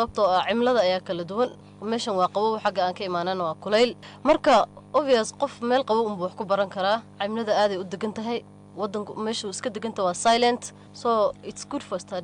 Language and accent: Somali; Garissa, Garissa County, Kenya; now in Kajiado, Kenya; naftirkeyga Gaars ayaan ka imaaday. Iskuulka markii aan bogey primary waxaan ku soo bogey magaalada Gaars, waxaan imaaday Kajado.